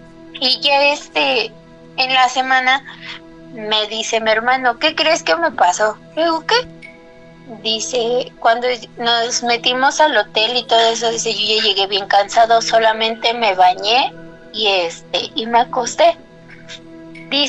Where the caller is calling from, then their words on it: Tizayuca, Hidalgo, Mexico; de Tizayuca.